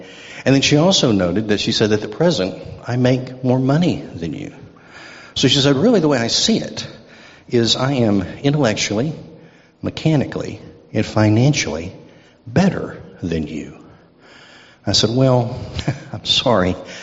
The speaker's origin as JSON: {"language": "English", "town": "Irving", "region": "Texas", "country": "United States", "tie": "born or raised there", "also_born_or_lived": "Dallas", "said": "I was born in Dallas and raised in Irving, Texas."}